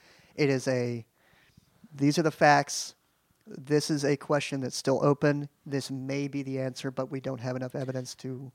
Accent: Oklahoma, United States; just for domestic terrorists in my home state while I lived there, which is kind of freaky.

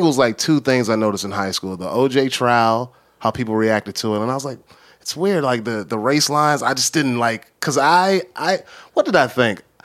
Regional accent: Newport News, Virginia, United States; I grew up in Virginia. I grew up in Newport News, Virginia. I grew up in the same town as Michael Vick and Allen Iverson, if that puts anything on where I grew up at.

